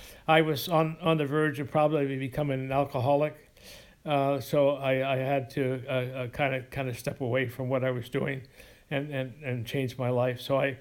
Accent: San Francisco, California, United States; Well, the actually my childhood friends that I still have today, that I grew up in San Francisco, was Norman McDonald.

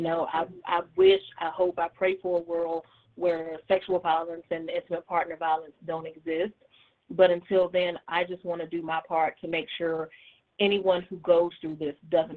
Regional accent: Rome, Georgia, United States; also born or lived in Hawaii / Atlanta; I was born in Hawaii, but I grew up in Georgia, partly in Rome, Georgia, partly in Atlanta, Georgia.

